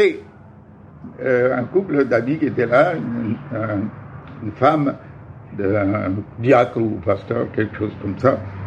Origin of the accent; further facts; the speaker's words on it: Vaitahu, Marquesas Islands, French Polynesia; born there; Alors, je suis né par conséquent aux Marquises, à Waitahou, à Iutahuata, le 17 juin 1906.